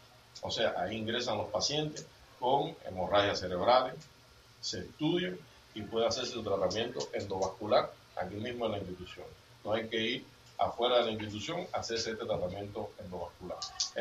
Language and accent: Spanish; Cuba; nosotros como cubanos estamos muy acostumbrados a tener esta atención médica